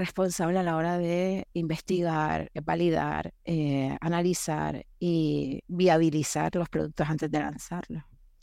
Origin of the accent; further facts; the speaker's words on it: Germany; Soy alemana